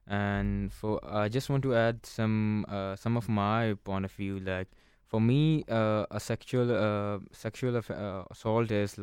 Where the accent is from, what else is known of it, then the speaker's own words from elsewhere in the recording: Pakistan; I'm studying law and first year. I'm from Pakistan.